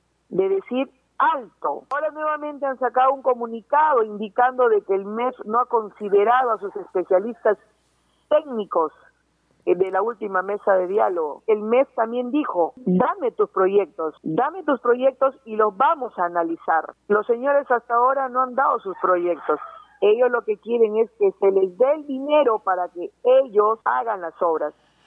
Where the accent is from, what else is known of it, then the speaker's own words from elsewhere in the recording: Puerto América, Loreto, Peru; yo soy nativa de Puerto América, soy loretana de corazón y de pura cepa